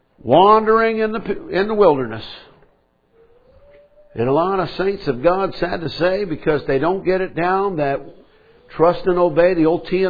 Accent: New York, United States; I'm from New York. Have you ever heard of a New York minute?

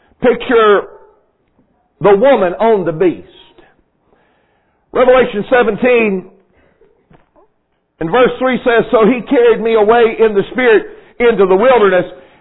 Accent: Mississippi, United States; My wife and I both grew up on the Mississippi Gulf Coast.

